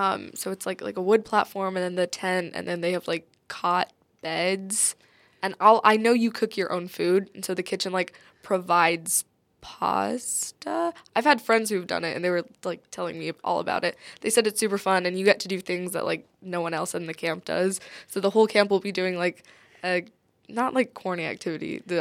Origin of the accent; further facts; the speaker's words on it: Iowa City, Iowa, United States; I was born and raised in Iowa City, lived here all my life.